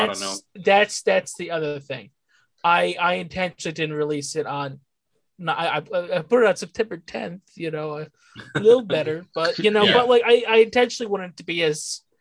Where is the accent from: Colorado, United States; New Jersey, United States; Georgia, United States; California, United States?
New Jersey, United States; I was in New Jersey. You know, I grew up in New Jersey